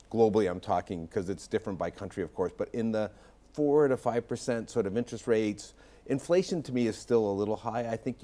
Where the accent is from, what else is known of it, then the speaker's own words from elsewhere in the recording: Canada; It's actually one of the good things about being Canadian.